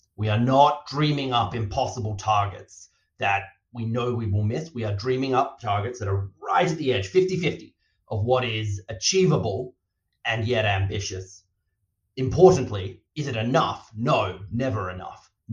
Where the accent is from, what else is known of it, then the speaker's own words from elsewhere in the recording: Australia; yes, I am very Australian.